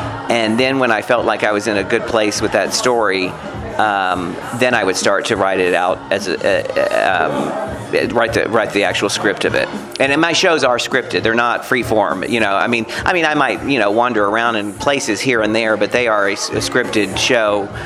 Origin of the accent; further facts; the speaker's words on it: Beaumont, Texas, United States; now in New York City, United States; my mother, my Texas tornado of a mother, Mama Jean, is on a plane from my hometown of Beaumont, Texas, to New York City.